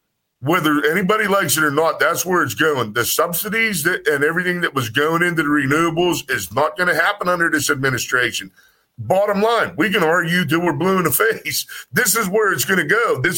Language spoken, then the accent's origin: English; Homer City, Pennsylvania, United States; and I live here, I'm from Homer City